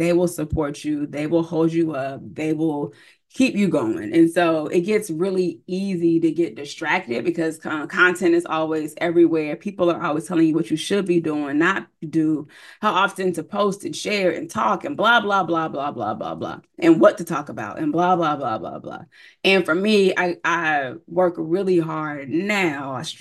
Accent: United States; the more I travel outside of the country, the more I know just how much of a Black American I am. I'm very American. Like, I'm very Black American.

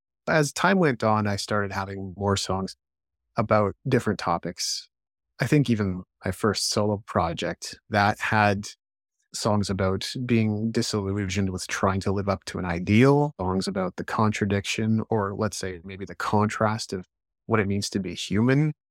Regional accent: Japan; I was attracted to music initially when I was growing up in Japan.

